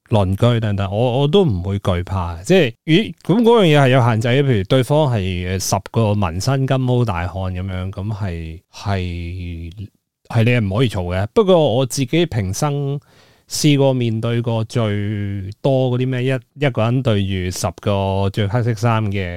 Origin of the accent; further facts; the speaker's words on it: Tseung Kwan O, New Territories, Hong Kong; now in Tsuen Wan, Hong Kong; 因为我住近荃湾嗰边噶嘛，咁我老家住将军澳嗰边好远噶嘛